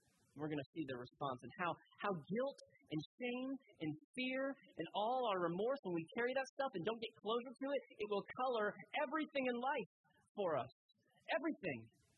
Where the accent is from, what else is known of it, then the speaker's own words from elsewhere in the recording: Florida, United States; I grew up in South Florida, and when I was in sixth grade, there was an eighth grader who would come and meet me after school every day.